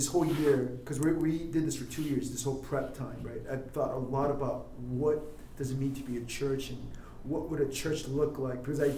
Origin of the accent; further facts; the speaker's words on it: South Korea; moved away; also born or lived in Virginia, United States / Seoul; I grew up in Virginia. Born in Korea, grew up in Korea, moved to Virginia, dad's pastor. Moved back when I graduated college to Korea to work.